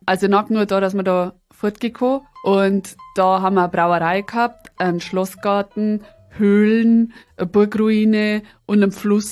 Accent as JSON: {"language": "German", "region": "Bavaria", "country": "Germany", "accent": "mix of Upper Palatinate and Lower Bavarian", "said": "ich komme aus der Oberpfalz, da ist immer neblig, dann sagen die aus Tirschenreuth, wieso? Überhaupt kein Nebel. Nein, und deswegen ist mir das dann schon wichtig. Dass, und mir reden natürlich auch so eine Mischung aus oberpfälzischen Niederbayerisch"}